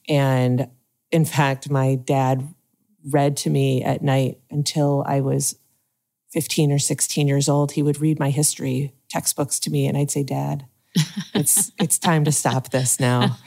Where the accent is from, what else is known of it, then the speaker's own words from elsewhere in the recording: Michigan, United States; I'm from Michigan.